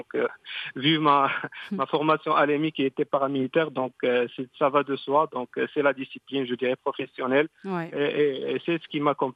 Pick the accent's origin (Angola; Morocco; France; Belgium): Morocco; Donc moi, je suis un pur produit marocain.